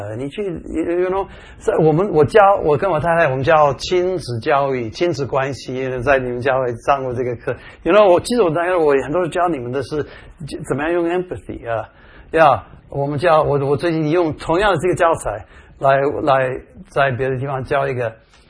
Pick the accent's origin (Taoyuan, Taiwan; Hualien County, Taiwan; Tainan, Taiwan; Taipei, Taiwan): Taipei, Taiwan; 我们台北的那个台北有一个郊区叫做天母